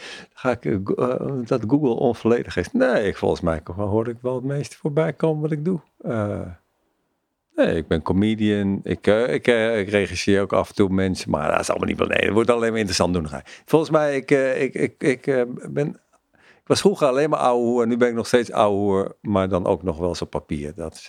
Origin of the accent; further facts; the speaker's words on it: North Holland, Netherlands; Maar ik ben natuurlijk niet alleen maar Joods. Ik ben ook een Nederlander en ik kom uit Gooien